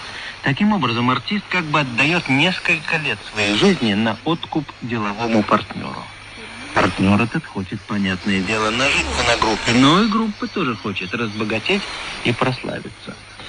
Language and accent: Russian; Leningrad, Saint Petersburg, Russia; Родился в Ленинграде, уезжал из Ленинграда, а приехал там уж в Петербург, который Санкт. В былые-то годы работал в Ленконцерте, тетрадки покупал в Ленкульторге, за ботинками ходил в Лен, в обувь, ну и так далее.